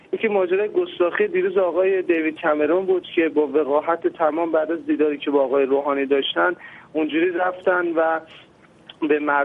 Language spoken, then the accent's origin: Persian; Iran; ما من به شخص به عنوان یک ایرانی انتظار داشتم